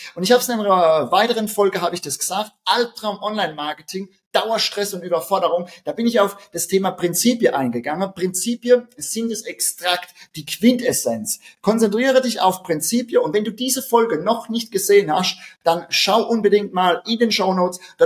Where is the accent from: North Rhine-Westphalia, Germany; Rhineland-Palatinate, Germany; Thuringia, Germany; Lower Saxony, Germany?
Rhineland-Palatinate, Germany; accent: Palatine; Wie du unschwer an meinem Dialekt hörst, bin ich Pfälzer und das ist auch gut so.